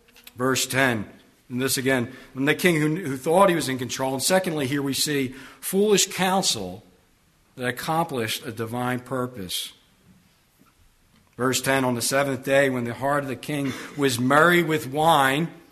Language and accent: English; Philadelphia, Pennsylvania, United States; I came from Philadelphia